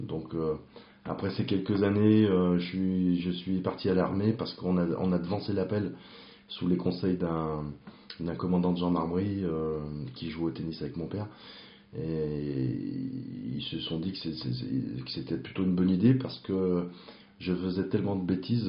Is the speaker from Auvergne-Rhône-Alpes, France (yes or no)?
yes; Lyon, Auvergne-Rhône-Alpes, France; j'ai 44 ans, j'ai grandi à Lyon. Mon enfance s'est plutôt bien passée. Je suis fils unique et mes parents sont, on est d'une famille ouvrière modeste.